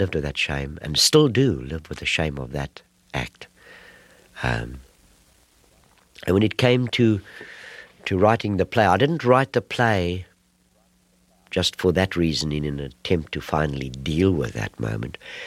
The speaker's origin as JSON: {"language": "English", "town": "Port Elizabeth", "region": "Eastern Cape", "country": "South Africa", "tie": "born or raised there", "said": "my hometown of Port Elizabeth"}